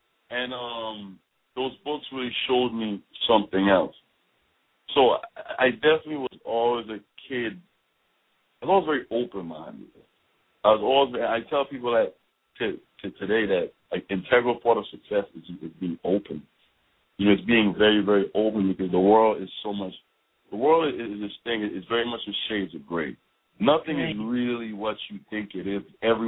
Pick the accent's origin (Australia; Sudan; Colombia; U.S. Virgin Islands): U.S. Virgin Islands; St. Thomas; Well, I grew up in St. Thomas, in the Virgin Islands.